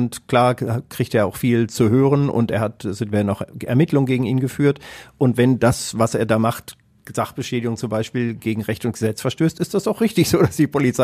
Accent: Katernberg, North Rhine-Westphalia, Germany; ich komme aus Katernberg und so und bin jetzt Lokführer

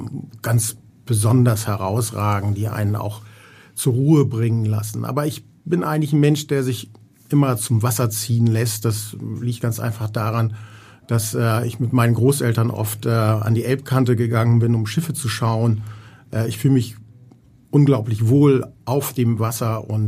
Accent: Hamburg, Germany; Und deshalb ist Hamburg meine Wurzel und auch meine Heimat.

